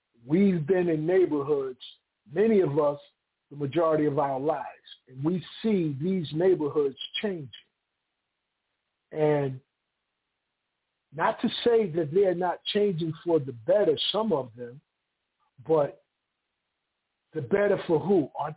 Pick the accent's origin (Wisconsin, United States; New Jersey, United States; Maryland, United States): New Jersey, United States; Paterson; I'm from Patterson.